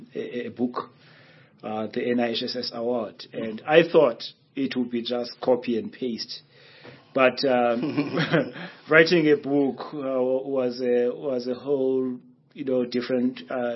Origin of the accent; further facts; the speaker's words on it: Makhanda, Eastern Cape, South Africa; I grew up in Makanda watching plays.